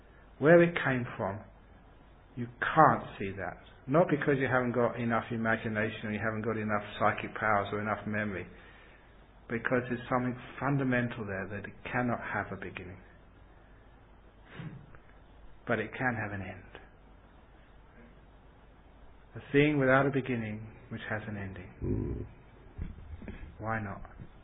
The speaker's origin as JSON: {"language": "English", "region": "England", "country": "United Kingdom", "said": "what country do you come from? We say, I come from England."}